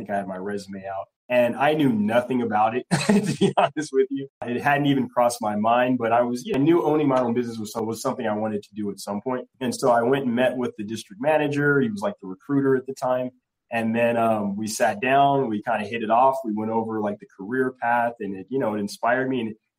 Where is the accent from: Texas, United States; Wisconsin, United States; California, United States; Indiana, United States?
California, United States; Santa Monica; also born or lived in Inglewood; I grew up in California, right in Santa Monica. I went to Santa Monica High School. I lived in Inglewood, so it was kind of a long commute, but that's where I spent pretty much my whole childhood.